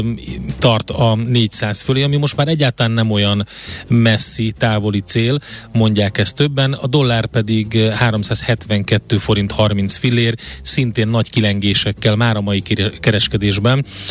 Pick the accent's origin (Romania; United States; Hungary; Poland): Hungary; Tolna; én ott a Gemencnél nőttem fel